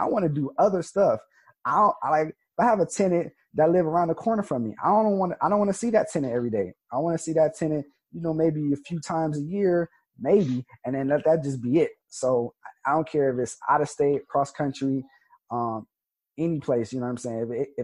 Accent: Yucca Valley, California, United States; And since I'm from Yucca Valley, I live in Yucca Valley

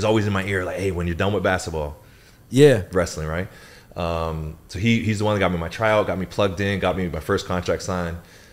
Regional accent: Toronto, Ontario, Canada; And I grew up in Toronto, and I grew up in a hockey family. I was playing hockey at 2-3 years old.

